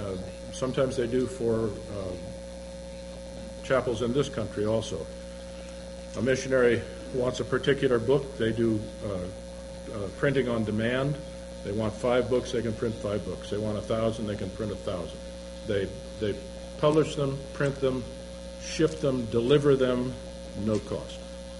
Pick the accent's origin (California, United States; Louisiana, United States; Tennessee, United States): Louisiana, United States; Slidell; from Slidell, Louisiana.